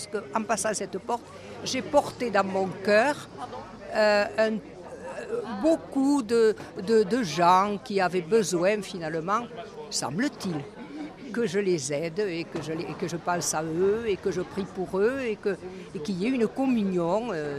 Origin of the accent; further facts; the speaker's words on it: Gerde, Occitanie, France; Pardon, je viens de Gerdes.